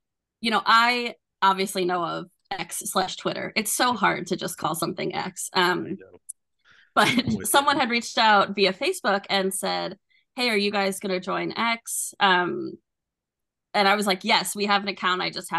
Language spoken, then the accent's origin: English; New York, United States; I'm from New York originally, so same thing. I'm like, back and forth Long Island